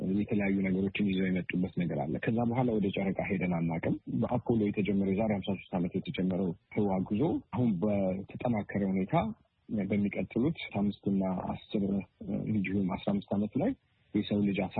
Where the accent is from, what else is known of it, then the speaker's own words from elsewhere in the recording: Addis Ababa, Ethiopia; አዲስ አበባ ነው ተወልጄ ያደኩት። ተማርኩትም እንዲሁም የመጀመሪያ ደረጃ ትምህርት ቤቴን መካነ ኢየሱስ የሚባል የክርስቲያን ትምህርት ቤት እንዲሁም ሁለተኛ ደረጃ ትምህርቴን ፐብሊክ ትምህርት ቤት ሚኒሊክ የሚባል ትምህርት ቤት ነው የተማርኩት።